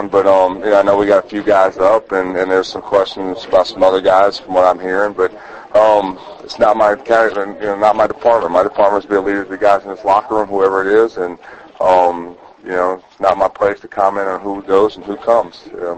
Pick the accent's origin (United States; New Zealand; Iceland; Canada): United States; but as an American, it's kind of hard not to.